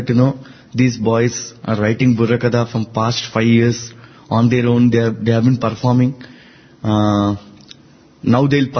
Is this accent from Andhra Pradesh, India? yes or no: yes; Andhra Pradesh, India; Swami will ask from which place, we'll tell Andhra Pradesh, Telugu song.